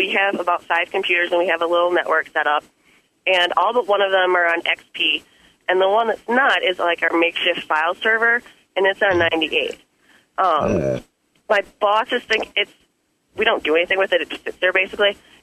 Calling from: La Crosse, Wisconsin, United States; I'm calling from La Crosse, Wisconsin.

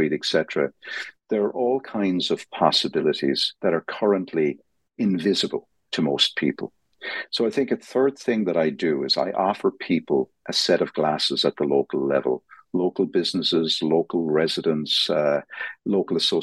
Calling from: Dublin, Leinster, Ireland; I'm calling in from Dublin, Ireland

